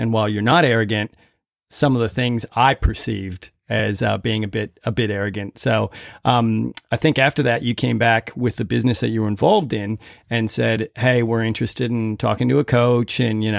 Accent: Minnesota, United States; You can probably tell from my accent, I am from the States. So I'm from Minnesota.

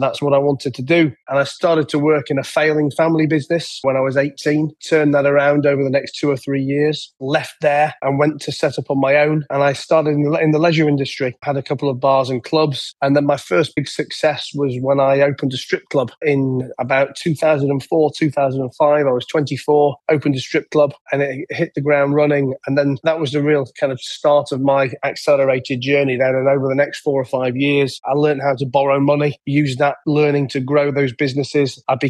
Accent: England, United Kingdom; moved away as an adult; now in Dubai, United Arab Emirates; I am an Englishman in Dubai, although I've only been saying that for the last 2 or 3 years. I came over here during COVID.

